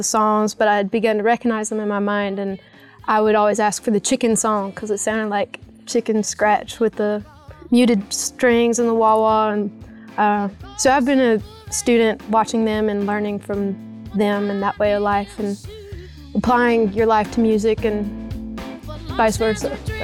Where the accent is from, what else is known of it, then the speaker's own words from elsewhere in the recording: Dahlonega, Georgia, United States; I'm from Dahlonega, Georgia.